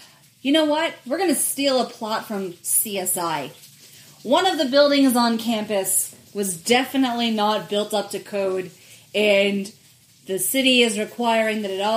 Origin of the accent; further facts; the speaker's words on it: New York City, New York, United States; I'm from the Upper West Side.